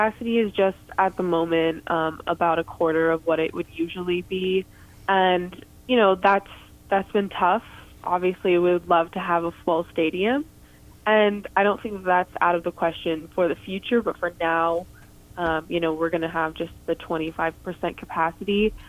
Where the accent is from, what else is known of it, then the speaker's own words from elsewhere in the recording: Vermont, United States; now in Lynchburg, United States; I'm coming in from Vermont, so it's totally different.